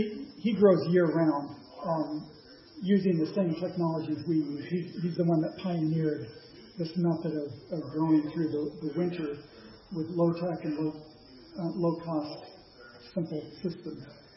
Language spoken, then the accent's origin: English; California, United States; also born or lived in Oregon; I grew up in California, which is, you know, that's big agriculture, and in the Willamette Valley in Oregon, we lived there for a few years.